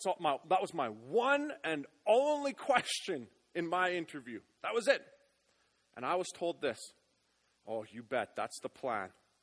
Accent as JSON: {"language": "English", "town": "Lloydminster", "country": "Canada", "tie": "born or raised there", "said": "I ended up interviewing at Lloydminster, which was my hometown in the early winter months of 2005."}